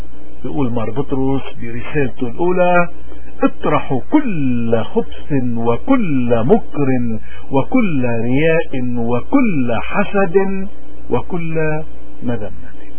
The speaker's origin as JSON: {"language": "Arabic", "country": "Lebanon", "said": "من هون نحن كلبنانيين، واليوم بلدنا عم بيواجه وضع ابليسي"}